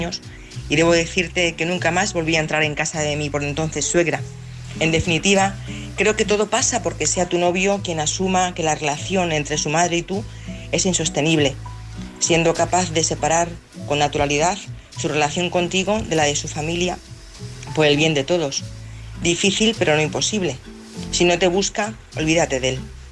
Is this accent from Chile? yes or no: no; Madrid, Community of Madrid, Spain; de Madrid.